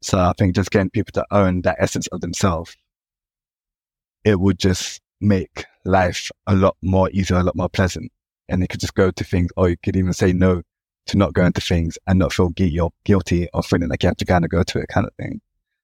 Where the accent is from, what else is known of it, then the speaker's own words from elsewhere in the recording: London, United Kingdom; So I would say growing up in London, looking back, was pretty terrifying